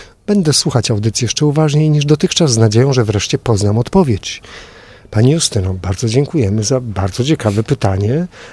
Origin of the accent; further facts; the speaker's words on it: Przemyśl, Subcarpathian Voivodeship, Poland; Jestem przemyślanką z urodzenia i zamieszkania